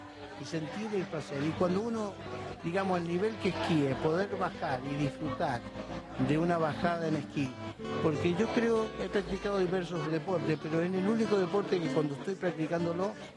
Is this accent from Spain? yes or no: no; Tunuyán, Mendoza, Argentina; now in Ushuaia, Argentina; Yo soy de Mendoza, exactamente de Tunuyán.